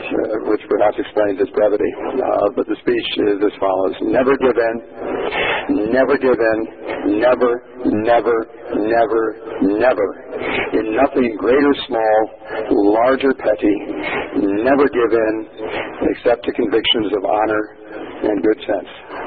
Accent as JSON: {"language": "English", "town": "Boston", "region": "Massachusetts", "country": "United States", "tie": "born or raised there", "said": "First, I am a Red Sox fan. I grew up in Boston."}